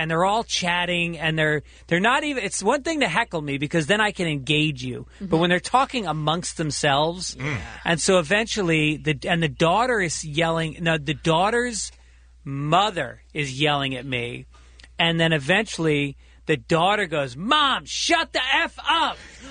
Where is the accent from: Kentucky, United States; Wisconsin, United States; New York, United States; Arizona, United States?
New York, United States; Well, I grew up in New York marching every year with the Ancient Order of Hibernians from the Bronx, my grandfather and my aunts and uncles.